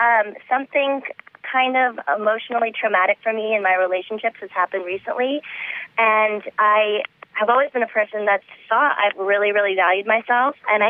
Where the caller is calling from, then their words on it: Los Angeles, California, United States; From the Valley of Los Angeles.